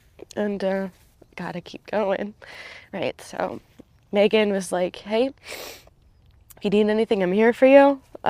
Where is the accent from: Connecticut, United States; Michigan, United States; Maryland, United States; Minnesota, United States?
Maryland, United States; I don't come from a military family, but I grew up in Southern Maryland. So huge military influence.